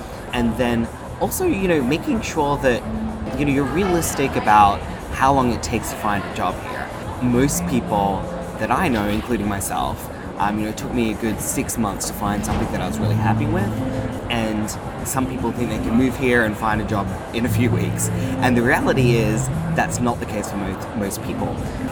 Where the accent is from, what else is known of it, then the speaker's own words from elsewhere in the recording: Perth, Western Australia, Australia; now in Melbourne, Australia; So I was born in Perth. I grew up in Netherlands, which is in the western suburbs near Cottesloe Beach. And I spent my whole life there, went to university, went to law school there. And then I moved straight after uni to start work in Melbourne.